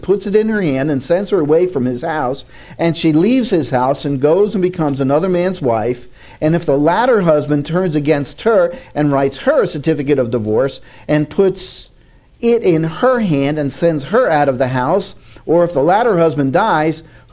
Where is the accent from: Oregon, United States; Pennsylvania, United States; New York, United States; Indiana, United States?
New York, United States; And so because I'm from New York, I can be, in your face.